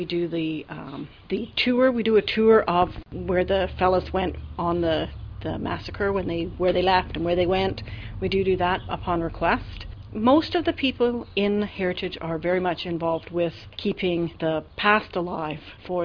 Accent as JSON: {"language": "English", "town": "Montreal", "region": "Quebec", "country": "Canada", "lives_now": "Lucan, Canada", "said": "I'm a transplant from Montreal. Been here quite a few years now."}